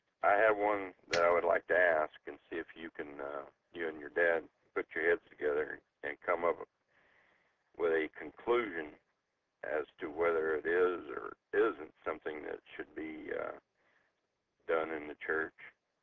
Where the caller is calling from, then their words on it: Atwood, Illinois, United States; also born or lived in Oak Grove, Illinois; I moved from Oak Grove down to Atwood, Illinois, a little farm town village.